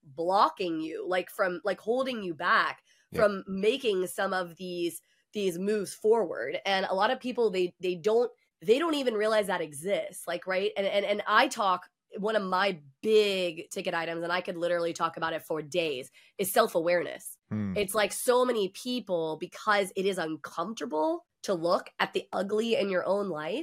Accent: the South, United States; And especially as a woman and the fact that I grew up in the South.

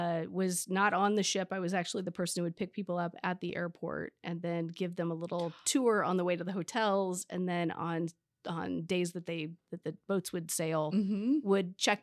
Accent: Indianapolis, Indiana, United States; I was Indianapolis.

